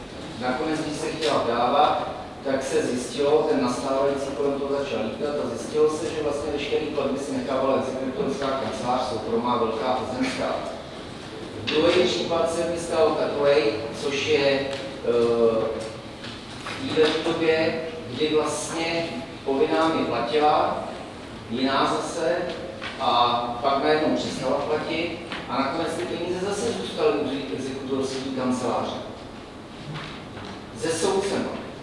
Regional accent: Karlovy Vary, Karlovy Vary Region, Czechia; jsem z Karlovy Varu, žil tam celý život a prostě některé věci jsou různé

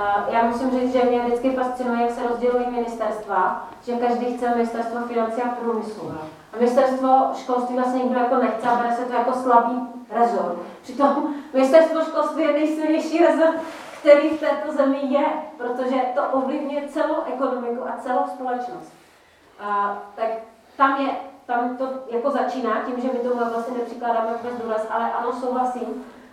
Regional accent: South Moravian Region, Czechia; já pocházím z Jihomoravského kraje

